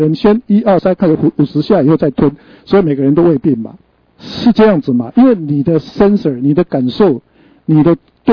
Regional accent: Taiwan; accent: Taiwanese; 所以我们台湾话是讲说老狼跟他醒

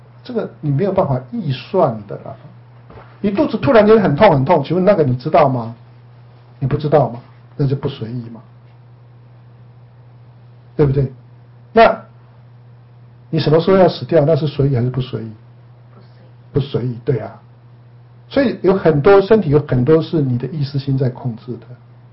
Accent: China; 身为中国人，我们就有中国味啊

